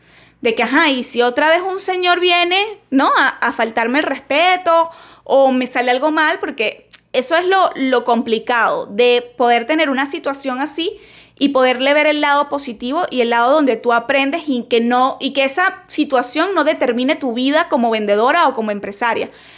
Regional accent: Venezuela; Saben que yo soy venezolana, vivo en Venezuela todavía.

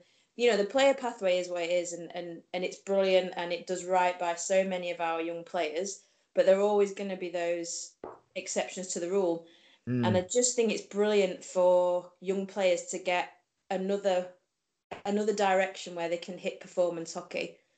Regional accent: Yorkshire and the Humber, United Kingdom; But I'm from Yorkshire, so I don't actually think that's quite as bad as if I was from all the way down south.

